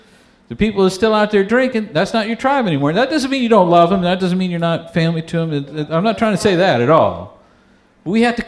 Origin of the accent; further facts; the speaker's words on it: Texas, United States; I'm from Texas, so I'm going to tell you all about Texas things now.